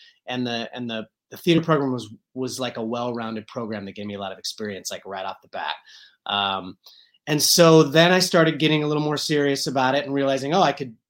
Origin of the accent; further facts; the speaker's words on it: Coeur d'Alene, Idaho, United States; Place in North Idaho, a town called Coeur d'Alene, Idaho.